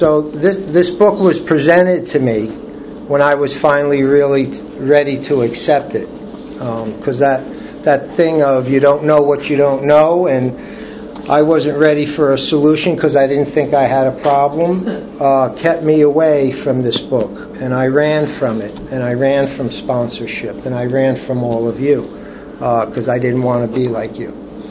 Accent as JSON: {"language": "English", "town": "Newark", "region": "New Jersey", "country": "United States", "tie": "born there", "said": "And I was born in Newark, New Jersey. And I came from a very close Italian family, very strict Italian family"}